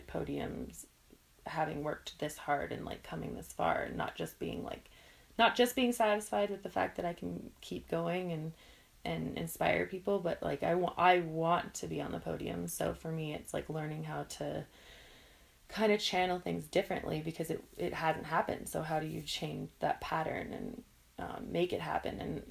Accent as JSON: {"language": "English", "town": "Jackson", "country": "United States", "tie": "born or raised there", "said": "I grew up in Jackson, I loved it. And I think every kid that grew up in Jackson is obsessed with their home"}